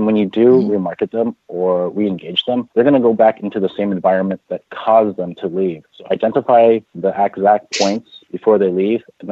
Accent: San Francisco, California, United States; Bay Area local, born and raised in San Francisco, but I'm actually moving to New York City, the Big Apple

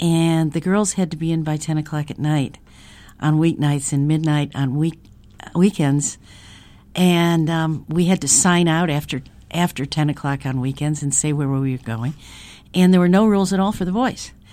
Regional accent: Chicago, Illinois, United States; moved away as an adult; also born or lived in San Francisco; now in Kansas City, United States; Well, I was born in Chicago, all right?

